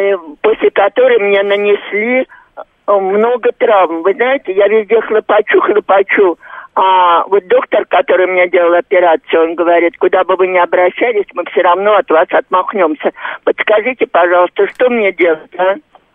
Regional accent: Moscow, Russia; я коренная москвичка.

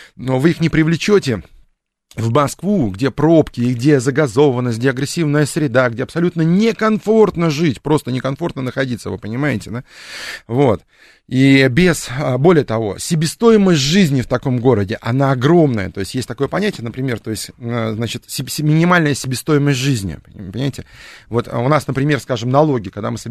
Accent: Horlivka, Donetsk Oblast, Ukraine; я, да, из Горловки, собственно говоря

